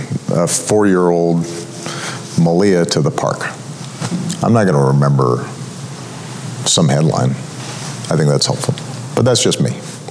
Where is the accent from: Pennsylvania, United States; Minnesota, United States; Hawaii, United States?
Hawaii, United States; I'm pretty sure this is because I was born in Hawaii. And so I spent most of my early years in really pleasant weather all the time, splashing in waves and things.